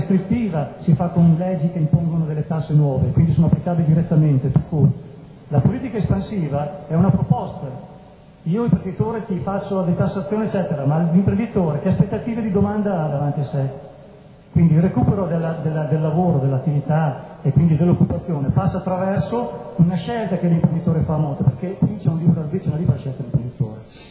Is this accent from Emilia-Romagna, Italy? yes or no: yes; Modena, Emilia-Romagna, Italy; now in Mantua, Italy; Io sono modenese di origine e mantovano perché ho sposato una ragazza di Mantova